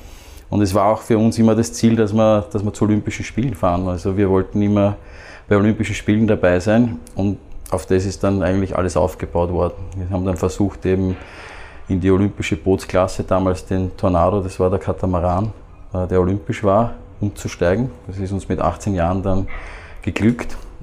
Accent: Burgenland, Austria; Wir sind im Burgenland aufgewachsen. Seit meinem 4. Lebensjahr war ich am Neusiedler See.

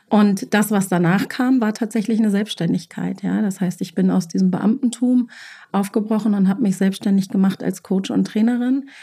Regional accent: Göttingen, Lower Saxony, Germany; moved away as an adult; now in Hamburg, Germany; Ich bin geborene Niedersächsin, bin in Göttingen geboren und habe da auch fast 30 Jahre meines Lebens gelebt

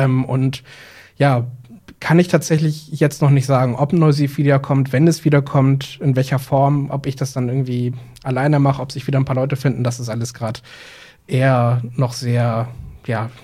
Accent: Cuxhaven, Lower Saxony, Germany; born there; now in Hamburg, Germany; also ich bin in Cuxhaven geboren, aber jetzt seit 5, 6 Jahren wohne ich in Hamburg, also fast der nächstliegenden größeren Stadt neben Bremen.

